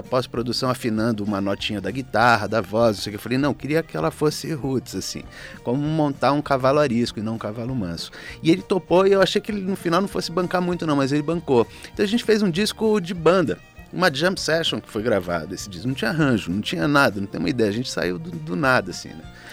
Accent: São Paulo, Brazil; Porque eu venho de uma família mineira. Eu fui criado metade em São Paulo, metade no sítio, né?

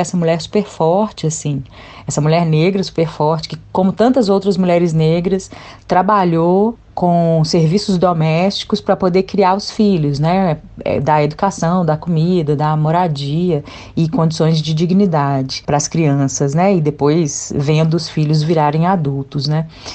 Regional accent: Belo Horizonte, Minas Gerais, Brazil; also born or lived in Ituiutaba; A gente veio para cá, eu tinha menos de 3 anos de idade. Então, sou praticamente criada em Belo Horizonte e muito com conexões com essas famílias do interior, né? Minha mãe é nascida lá no Triângulo

